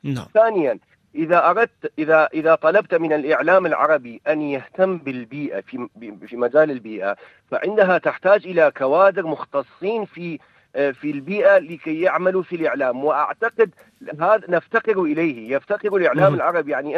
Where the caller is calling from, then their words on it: Iraq; استاذ انا من العراق